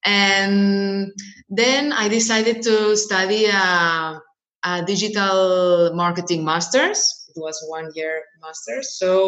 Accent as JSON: {"language": "English", "town": "Barcelona", "region": "Catalonia", "country": "Spain", "tie": "born or raised there", "second_language": "English", "said": "I was born and raised in Barcelona in Spain. I studied business administration here."}